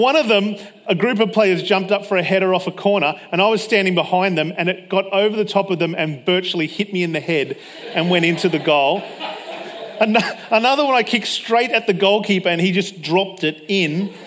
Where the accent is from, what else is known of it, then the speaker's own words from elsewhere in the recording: Stradbroke Island, Queensland, Australia; when I moved from Stradbroke Island to the mainland, everyone was playing soccer at school.